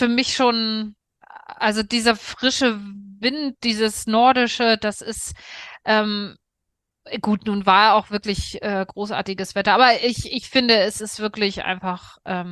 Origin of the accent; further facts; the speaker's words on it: Hamburg, Germany; now in Berlin, Germany; Ich bin ja Hamburgerin.